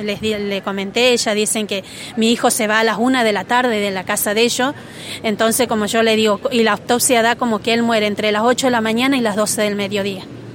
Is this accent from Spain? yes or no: no; Chaco, Argentina; yo soy del Chaco, como les comenté.